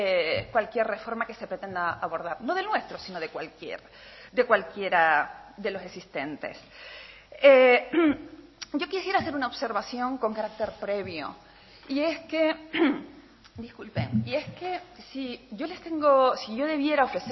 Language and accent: Spanish; Canary Islands, Spain; el alto honor que supone para mí comparecer ante todos ustedes hoy aquí en el Parlamento de mi tierra.